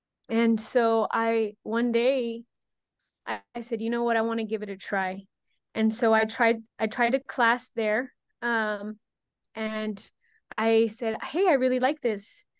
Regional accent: Texas, United States; I'm from the Rio Grande Valley. We are a hop and a skip away from Mexico.

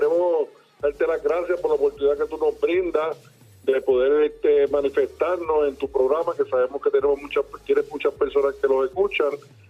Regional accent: Guaynabo, Puerto Rico; como los que somos de Guaynabo lo conocemos

